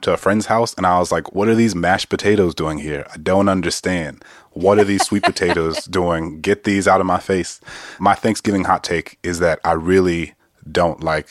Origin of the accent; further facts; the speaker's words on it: New Orleans, Louisiana, United States; So I grew up in New Orleans, and we didn't really do like a lot of stuffing.